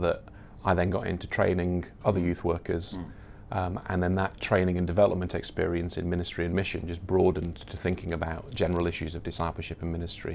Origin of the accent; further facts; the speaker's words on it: Sheffield, Yorkshire and the Humber, United Kingdom; So I grew up in Sheffield. In a household that wasn't Christian.